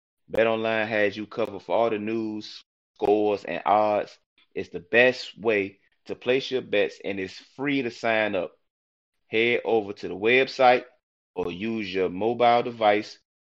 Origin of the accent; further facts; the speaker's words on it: Newport News, Virginia, United States; But you know, I'm from the peninsula. You know, Tyrod from Hampton, I'm from Newport News.